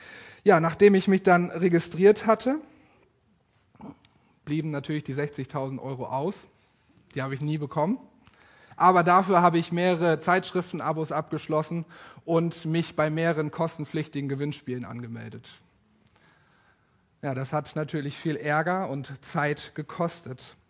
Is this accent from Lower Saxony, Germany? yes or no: yes; Leer, Lower Saxony, Germany; In der Kreisstadt Leer in Ostfriesland, dort wo ich aufgewachsen bin